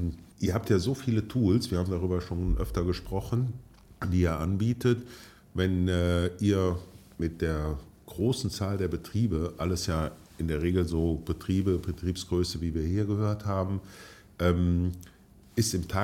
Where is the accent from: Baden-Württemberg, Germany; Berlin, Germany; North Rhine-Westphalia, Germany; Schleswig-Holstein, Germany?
North Rhine-Westphalia, Germany; Cologne; darf ich als Kölner auch mal nochmal betonen